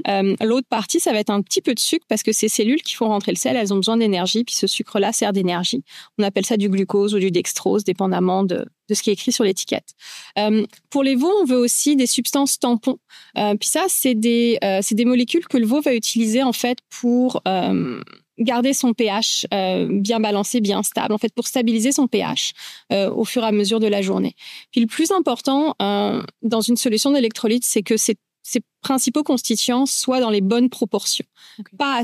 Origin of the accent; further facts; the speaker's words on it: France; moved away as an adult; now in Quebec, Canada; je suis vétérinaire, j'ai gradué en France, comme mon accent le laisse paraître encore. Je suis arrivée au Canada, au Québec spécifiquement, il y a un peu plus de 20, presque 20 ans maintenant.